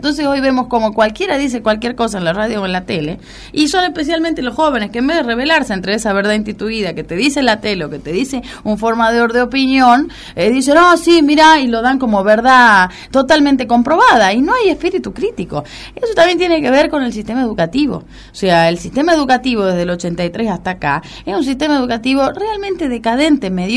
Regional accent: Argentina; la nuestra identidad real como latinoamericanos y como argentinos

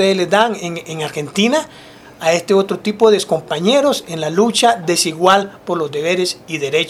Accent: Costa Rica; en Costa Rica somos garantes de la OIT

